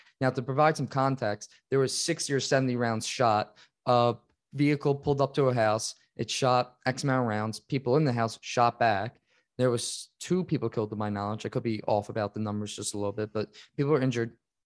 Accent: Philadelphia, Pennsylvania, United States; I'm from Philadelphia personally

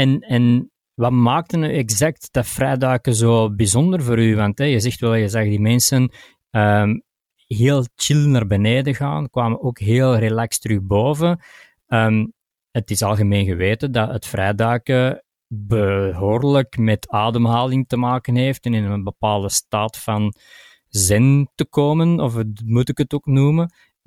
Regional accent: Belgium; als Belg in onze koude wateren te trainen

